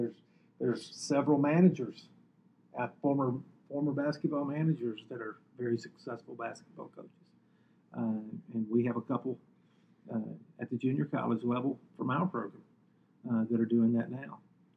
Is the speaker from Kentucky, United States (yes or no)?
yes; Kentucky, United States; now in Kansas, United States; I know growing up in Kentucky, the high school coach was a big deal and, a very important, popular position in the whole state in Kentucky.